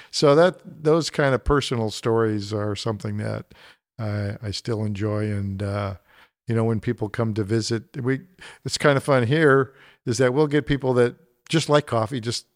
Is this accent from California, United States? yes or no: yes; California, United States; because we come from the San Joaquin Valley, you know, small town roots relatively.